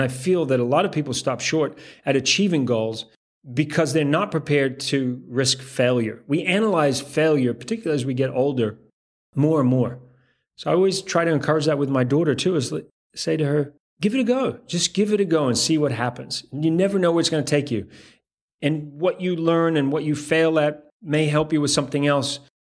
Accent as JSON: {"language": "English", "country": "Antigua & Barbuda", "tie": "born or raised there", "also_born_or_lived": "Canada"}